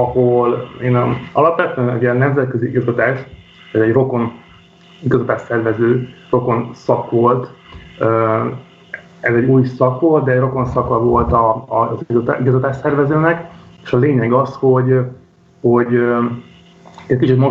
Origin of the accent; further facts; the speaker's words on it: Győr, Győr-Moson-Sopron, Hungary; Én amúgy győri vagyok